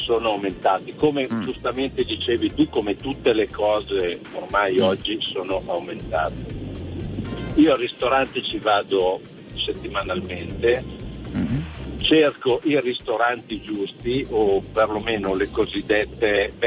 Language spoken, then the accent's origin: Italian; Valenza, Piedmont, Italy; now in Novi Ligure, Italy; Guarda, io abito a Novi Ligure, ma sono di Valenza.